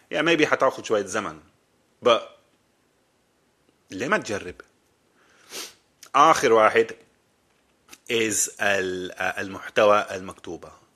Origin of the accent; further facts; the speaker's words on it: Sudan; انا قاعد في السودان وانا سوداني